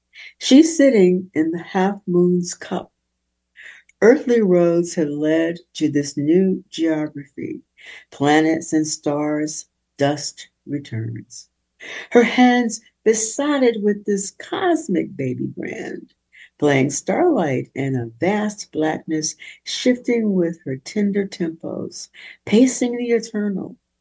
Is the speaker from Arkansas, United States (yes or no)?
yes; Arkansas, United States; And I grew up, as I grew up in Arkansas